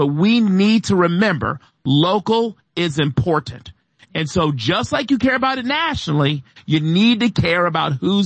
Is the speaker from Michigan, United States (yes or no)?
yes; Michigan, United States; For example, Michiganders, my home state, and get them elected too.